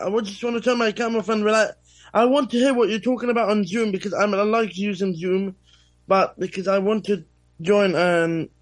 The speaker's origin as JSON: {"language": "English", "region": "London", "country": "United Kingdom", "said": "I'm from London, and I need to turn my camera off because I'm at work"}